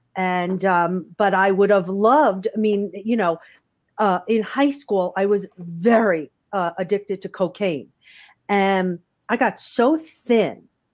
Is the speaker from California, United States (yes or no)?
no; New York City, New York, United States; I grew up in New York City, so there was a fair amount of independence.